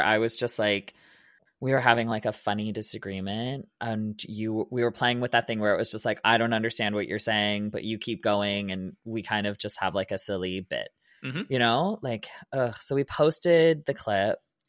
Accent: Canada; but I'm a Canadian. As a Canadian, you never want to be mistaken as an American.

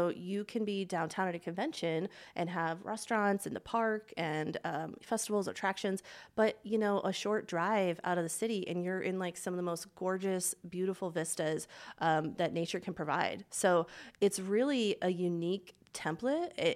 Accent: Illinois, United States; now in Spokane, United States; I came from Illinois.

